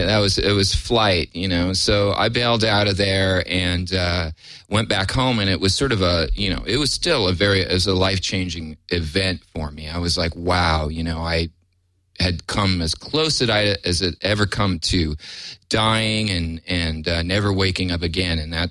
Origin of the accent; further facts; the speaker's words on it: California, United States; I'd been out in Los Angeles for 20-plus years. I'm from California and been playing in bands and playing music.